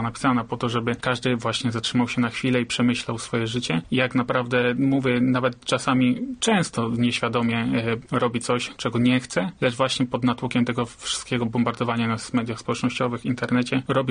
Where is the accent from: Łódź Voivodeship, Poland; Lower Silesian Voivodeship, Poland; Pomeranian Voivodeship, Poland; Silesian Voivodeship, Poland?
Łódź Voivodeship, Poland; Walków; now in Wieluń, Poland; Pochodzę z mojej miejscowości, to z Walków, położonym właśnie w gminie Osjaków.